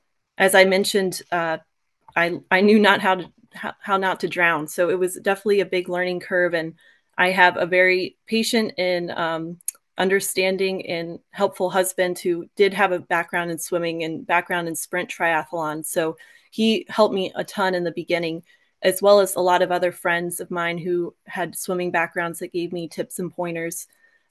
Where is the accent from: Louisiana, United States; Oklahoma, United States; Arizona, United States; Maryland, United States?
Maryland, United States; went ahead and signed up for that distance in my home state of Maryland.